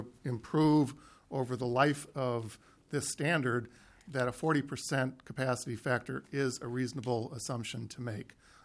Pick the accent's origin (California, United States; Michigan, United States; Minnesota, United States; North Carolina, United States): Minnesota, United States; For me, Madam Chair, as a Minnesotan, that's not something to necessarily be proud of.